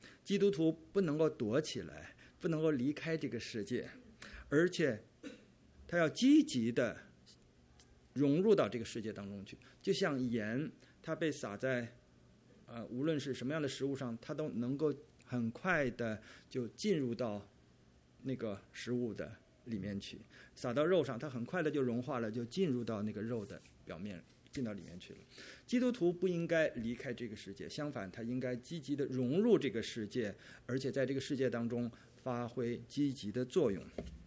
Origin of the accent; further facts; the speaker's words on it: China; now in Canada; 我们从大陆来的同胞可能都知道